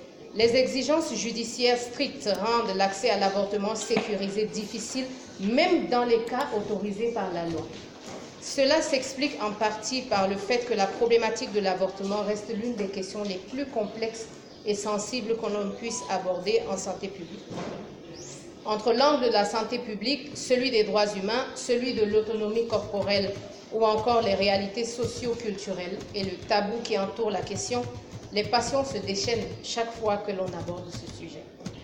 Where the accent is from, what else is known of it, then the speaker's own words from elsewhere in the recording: Cameroon; born there; l'information qui est encore plus vraie, c'est que je suis née au Cameroun.